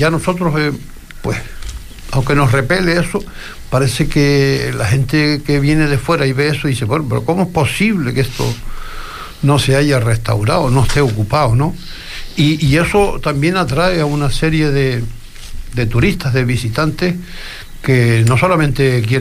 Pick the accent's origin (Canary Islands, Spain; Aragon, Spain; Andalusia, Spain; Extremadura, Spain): Canary Islands, Spain; Cotillo; cada vez que voy, que viajo a Cotillo, yo soy muy de Cotillo